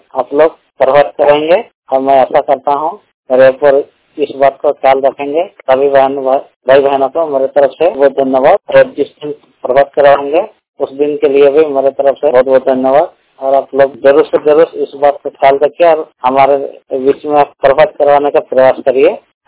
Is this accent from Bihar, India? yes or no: no; Kharsawan, Jharkhand, India; मैं जिला सरिकला खरसावा, पोस्ट खरसावा, थाना खरसावा, गांव कुमार रीडिंग, हमारे पंचायत बाबू रीडिंग है, यहीं के रहने वाले हूँ।